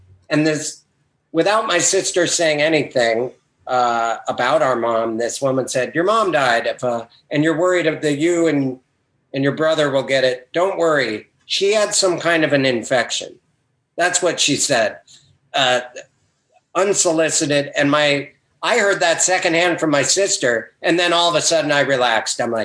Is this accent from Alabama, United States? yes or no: no; Montana, United States; In Montana.